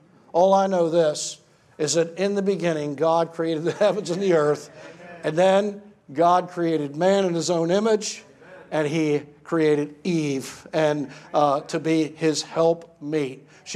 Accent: United States; I grew up in America that still had a conscience.

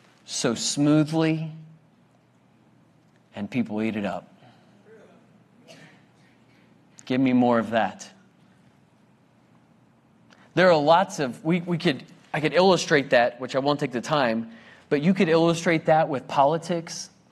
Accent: United States; I'm an American too, don't get me wrong.

